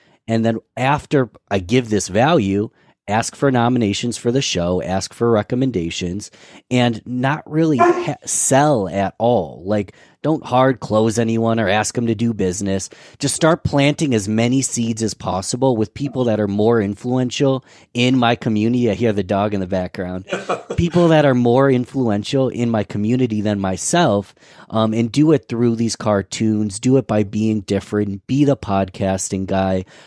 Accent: Rochester, United States; I'm from Rochester, right, Stu?

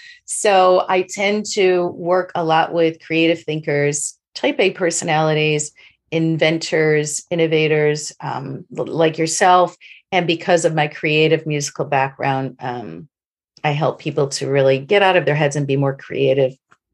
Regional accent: Rochester, New York, United States; I'm from Rochester, and I came back to Rochester after living in New York, and I lived in a few other places in the world.

